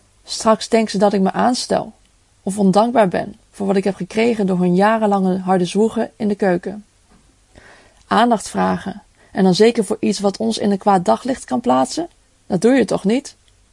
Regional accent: Gelderland, Netherlands; Ik kom uit een klein dorp in Apeldoorn-omgeving.

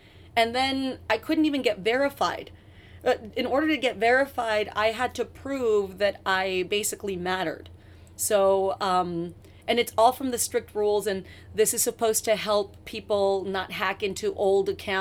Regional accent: San Juan, Texas, United States; I was born in San Juan, Texas, which is a little tiny town outside of McAllen, Texas, which is the big city for me growing up.

